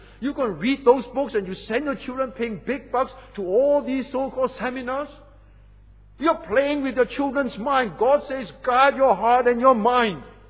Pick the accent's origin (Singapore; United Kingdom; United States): Singapore; As a Singaporean, we are well known, aren't we?